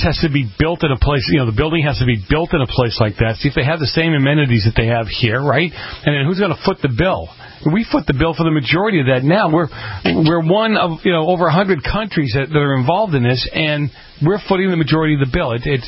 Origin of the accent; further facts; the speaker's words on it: Boston, Massachusetts, United States; I'm from Boston.